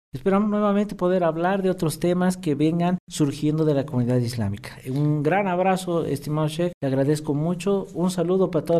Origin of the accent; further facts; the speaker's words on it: Bolivia; Lo mismo ha ocurrido en mi país, en Bolivia